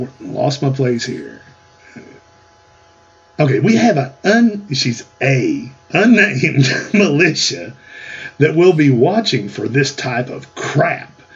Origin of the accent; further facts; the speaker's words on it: Texas, United States; this is Texas. We're just as Texan, if not more so, than any of these damn cucks.